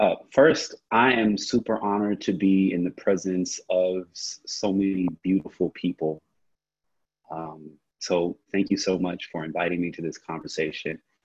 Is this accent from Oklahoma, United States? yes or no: yes; Oklahoma, United States; I was born and raised in Oklahoma during the 1980s crack epidemic and the 1990s global HIV pandemic.